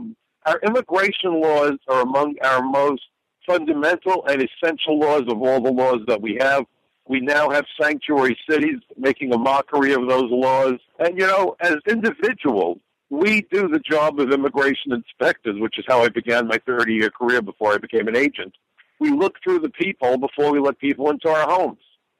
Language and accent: English; New York City, New York, United States; striking at the heart of the New York Financial District, my hometown, and the Pentagon.